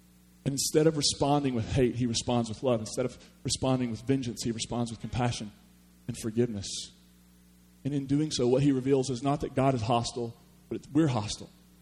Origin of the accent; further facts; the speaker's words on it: Kentucky, United States; I am from Eastern Kentucky, and I'm from Hatfield-McCoy country.